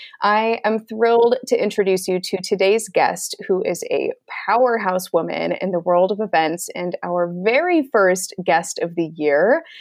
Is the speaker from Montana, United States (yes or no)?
no; Michigan, United States; I'm from Michigan, so I'm used to the Arctic, so not a big deal.